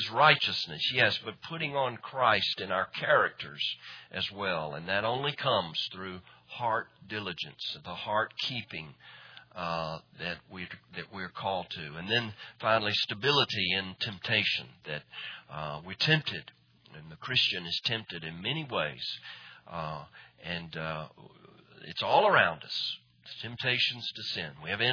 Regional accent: Hapeville, Georgia, United States; I remember I grew up in Hapeville, and I knew all the ins and outs of Hapeville.

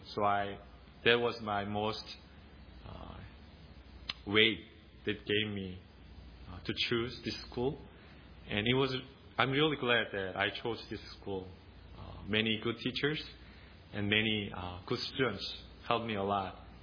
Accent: South Korea; English is a second language; I'm from South Korea, and I graduated from Bob Jones University.

